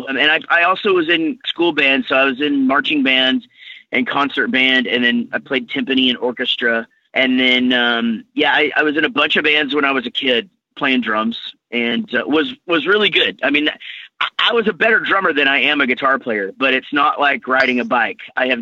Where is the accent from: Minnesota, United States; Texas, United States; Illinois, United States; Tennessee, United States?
Texas, United States; Wichita Falls; now in Denton, United States; That's right. Yeah. Born and raised. We're from Wichita Falls, Texas. We moved down to Denton, Texas when we started the band 26 years ago. And then, you know, we've just stayed.